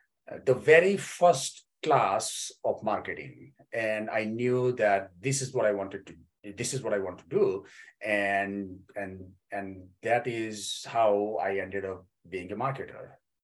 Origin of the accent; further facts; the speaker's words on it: India; English is a second language; moved away as an adult; now in United States; And prior to that, I was in India, which happens to be my home country.